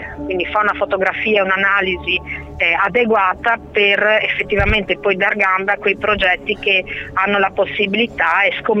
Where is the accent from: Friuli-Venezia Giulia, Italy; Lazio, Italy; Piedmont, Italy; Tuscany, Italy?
Friuli-Venezia Giulia, Italy; Udine; Ecco, io vengo dal Friuli, da Udine, quindi da una piccola regione